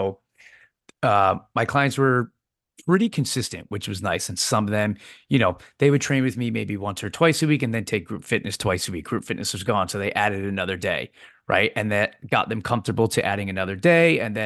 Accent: New York, United States; I'm from New York, right? You're from a big city too.

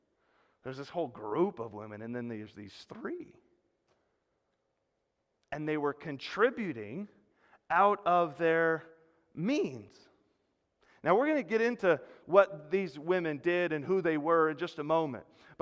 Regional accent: El Monte, California, United States; but that's probably because I'm from El Monte.

